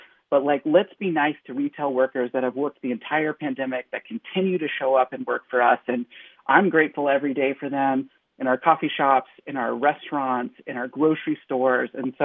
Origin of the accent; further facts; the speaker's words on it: California, United States; I grew up in Southern California. I'm excited about In-N-Out.